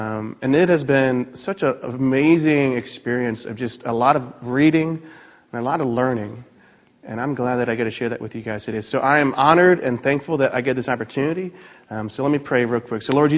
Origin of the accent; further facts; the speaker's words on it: Greenwich, Connecticut, United States; I remember growing up in Greenwich on Taconic Road and coming home from the bus.